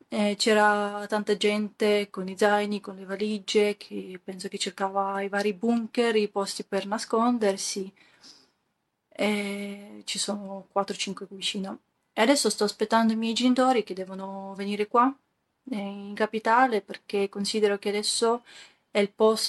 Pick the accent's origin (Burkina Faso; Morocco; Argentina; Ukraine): Ukraine; Brovary, Kyiv Oblast; è stato attaccato la base militare del mio paese di Brovary.